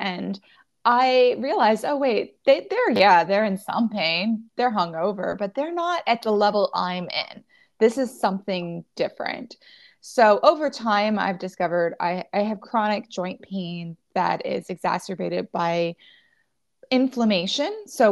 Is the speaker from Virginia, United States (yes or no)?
yes; Virginia, United States; I was in Virginia growing up most of my life.